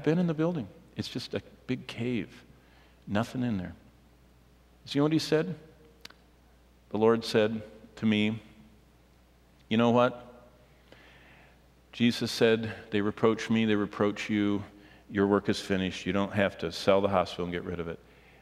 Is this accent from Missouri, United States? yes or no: no; Tulsa, Oklahoma, United States; I'm from Tulsa.